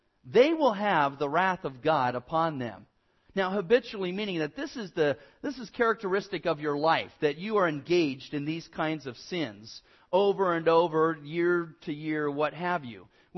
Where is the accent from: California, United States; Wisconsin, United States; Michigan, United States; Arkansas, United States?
California, United States; Burbank; You know, I'm from Burbank. I don't know about rattlesnakes and stuff.